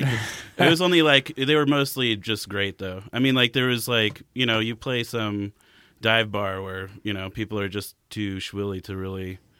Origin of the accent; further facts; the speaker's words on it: Fontana, California, United States; born there; also born or lived in Portland / Sacramento / Billings; Fontana, in San Bernardino County.